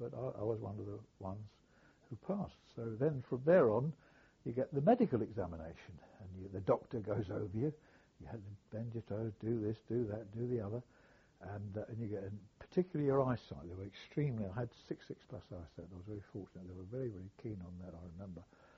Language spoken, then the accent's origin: English; England, United Kingdom; I'm English, I'm British